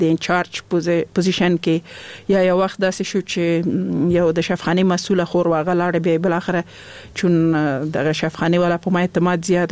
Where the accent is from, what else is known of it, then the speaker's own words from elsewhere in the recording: Laghman, Afghanistan; also born or lived in Nangarhar; زه خپل د لغمان ولایت یم